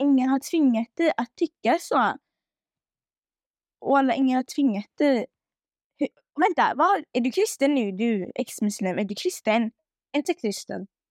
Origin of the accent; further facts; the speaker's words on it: Syria; Jag är från Syrien och jag är muslim.